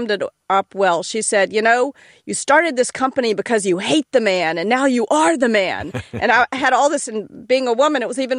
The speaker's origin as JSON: {"language": "English", "town": "Memphis", "region": "Tennessee", "country": "United States", "said": "I'm from Memphis, by the way"}